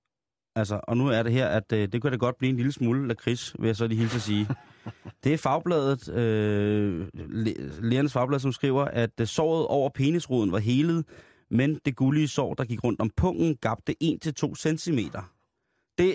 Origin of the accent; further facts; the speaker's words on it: Roskilde, Zealand, Denmark; Vi skal faktisk tilbage til min hjemstavn, Roskilde.